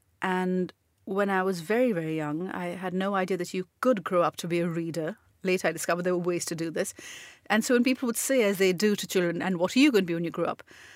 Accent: Pakistan; Well, not within the Pakistan I was growing up in.

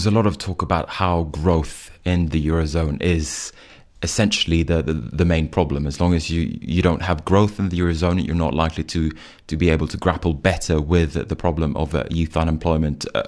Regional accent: Sweden; I grew up in Sweden and I never learned how to start my own company.

